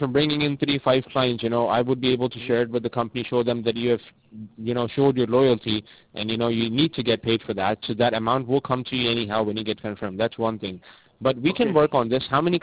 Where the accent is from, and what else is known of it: Mexico